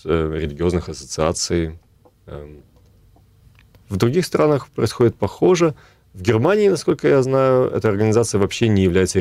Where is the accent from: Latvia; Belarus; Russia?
Belarus; Но я родился в русской культуре. Мы говорили по-русски в семье. Вырос на Беларуси, и там тоже мы говорили по-русски.